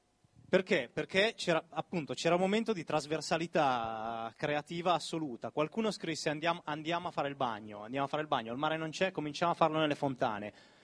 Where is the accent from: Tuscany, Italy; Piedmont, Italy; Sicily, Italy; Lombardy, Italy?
Lombardy, Italy; Milan; Io ho vissuto a Milano, ai tempi ero un po' più giovane, diciamo 25 anni, nato, vissuto sempre a Milano